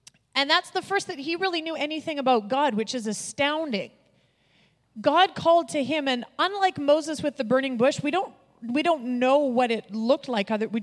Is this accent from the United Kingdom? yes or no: no; Canada; the fact that I was from Canada